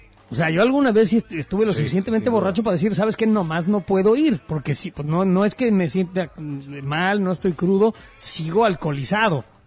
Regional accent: Mexico; soy mexicano también. Tengo nacionalidad mexicana.

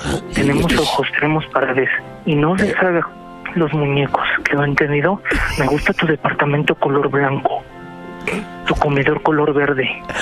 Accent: Mexico City, Mexico; nosotros somos de la Lagunilla.

